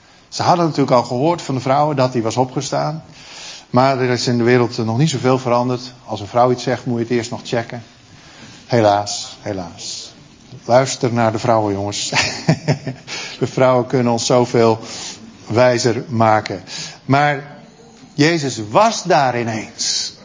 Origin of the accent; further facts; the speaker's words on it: Netherlands; Ja, ik ben ook een echte Hollander